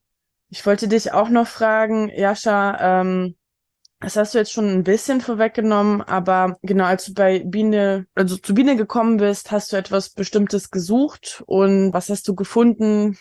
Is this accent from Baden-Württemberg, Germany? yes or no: no; Berlin, Germany